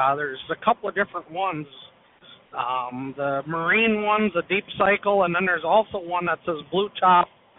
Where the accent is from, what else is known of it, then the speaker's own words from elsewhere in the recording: Minnesota, United States; I'm just wondering, I'm from Minnesota, had some trouble starting my truck today